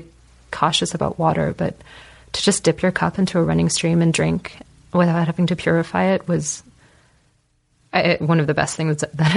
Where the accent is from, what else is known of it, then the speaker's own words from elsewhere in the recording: California, United States; also born or lived in United Kingdom; now in Berlin, Germany; And growing up in California, thing that I found so crazy was if the water was running, you could just dip your cup in and drink it.